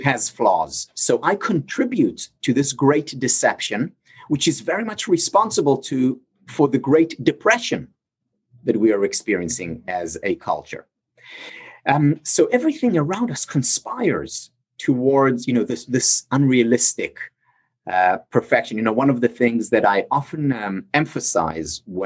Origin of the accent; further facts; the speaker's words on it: Israel; I'm originally from Israel